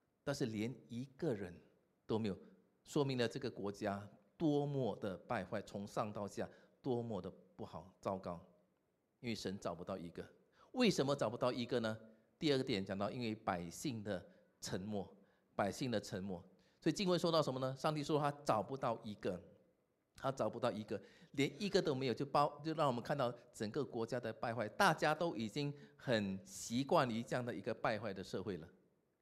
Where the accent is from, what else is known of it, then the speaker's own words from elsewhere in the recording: Singapore; 我们新加坡人就觉得很明显，但是我们新加坡就没有吗？